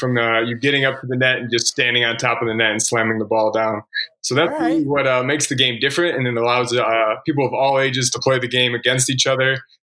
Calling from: Chapel Hill, North Carolina, United States; All right … I'm calling in from Chapel Hill, North Carolina, too.

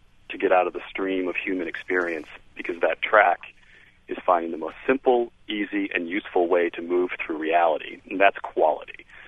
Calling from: Brookline, Massachusetts, United States; I'm actually calling from Brookline Booksmith in Brookline

